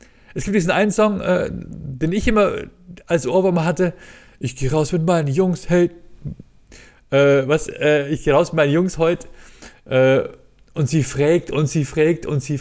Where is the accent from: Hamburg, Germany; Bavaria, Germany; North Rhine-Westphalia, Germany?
Bavaria, Germany; Und ich als Bayer, als Idiot, ich war völlig verunsichert